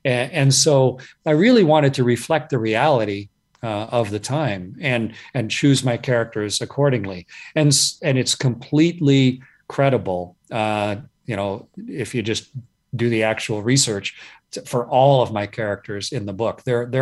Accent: Canada; I'm a Canadian astronaut

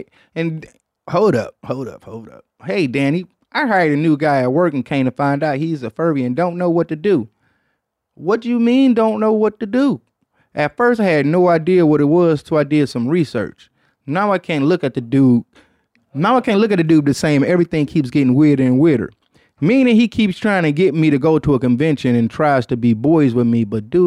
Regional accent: Detroit, Michigan, United States; You know, you can blow dope in Detroit too, man. So shots out to my hometown.

